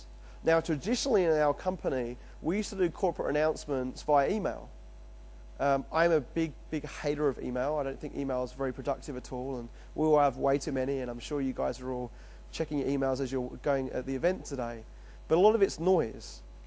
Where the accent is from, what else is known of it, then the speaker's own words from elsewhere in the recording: London, United Kingdom; also born or lived in Australia; now in United States; I'm originally from London. I lived in Australia for 8 years, and now I'm in New York, New Jersey.